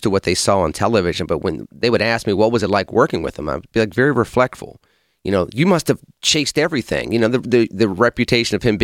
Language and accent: English; Pittsburgh, Pennsylvania, United States; before I moved back to my hometown of Pittsburgh